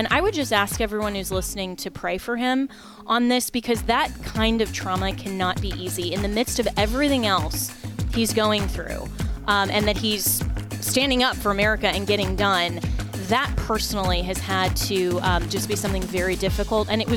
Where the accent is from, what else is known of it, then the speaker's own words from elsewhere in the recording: Florida, United States; who's a Florida state senator for the 14th district here in my home state of Florida.